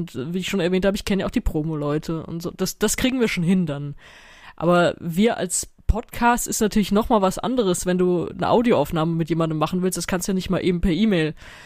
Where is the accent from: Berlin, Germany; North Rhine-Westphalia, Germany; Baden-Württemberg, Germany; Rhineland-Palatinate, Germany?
Rhineland-Palatinate, Germany; Mainz; Ich bin in Mainz zur Schule gegangen